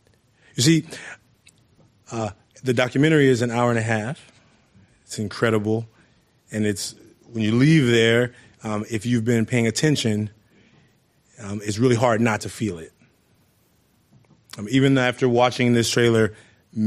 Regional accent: Oakland, California, United States; Well, at least not growing up in Oakland, you can't. Where I grew up, you can't be afraid.

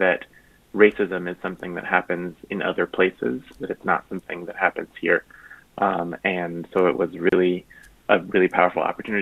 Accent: United States; now in Spain; I'm an American, but I've been living in Spain for the last year and a half.

